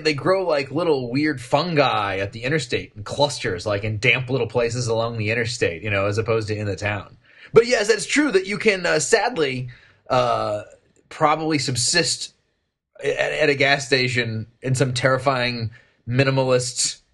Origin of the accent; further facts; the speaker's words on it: Kentucky, United States; there's a certain kind of redneck dude that is very similar to my southern friends that I'm from Kentucky